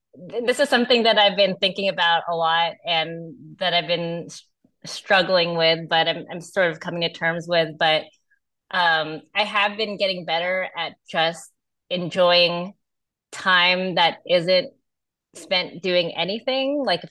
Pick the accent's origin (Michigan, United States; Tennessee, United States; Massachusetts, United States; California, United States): California, United States; So I was part of like a big tech layoff in the Bay Area. That's where I'm from, and I grew up in the Bay Area.